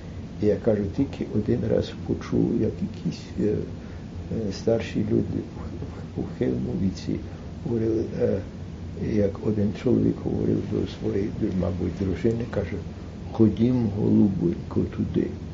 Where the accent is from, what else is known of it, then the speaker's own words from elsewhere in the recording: Canada; тому що я з Канади, то там були інші люди з Канади